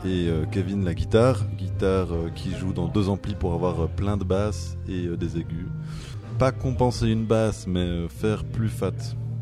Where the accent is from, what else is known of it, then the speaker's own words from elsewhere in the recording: La Chaux-de-Fonds, Neuchâtel, Switzerland; Ouais, de la Tcho, chaud de fond, Jura Neuchâtelois.